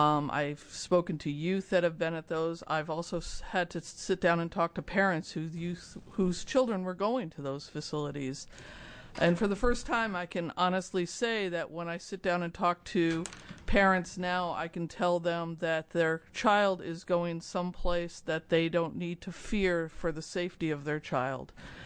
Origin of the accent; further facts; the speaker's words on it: Portland, Oregon, United States; I'm a lawyer from Portland